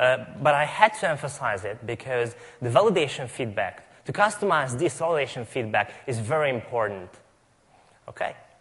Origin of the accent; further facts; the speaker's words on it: Hungary; English is a second language; from Hungary.